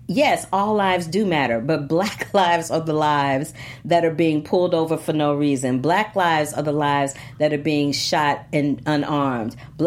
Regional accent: Missouri, United States; I'm from Missouri, and when I go back there, it's a hot mess.

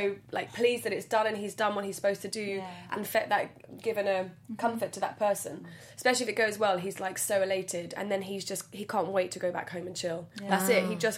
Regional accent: London, United Kingdom; Like, I'm from London and I'm sat in a car with a psychic

